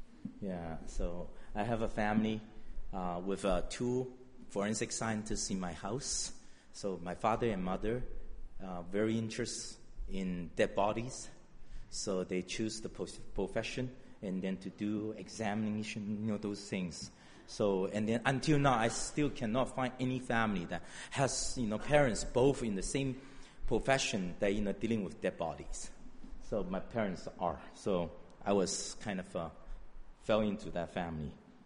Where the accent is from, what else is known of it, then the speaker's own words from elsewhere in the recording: China; moved away; I grew up in China, and then born and raised there, and then I left China in 1981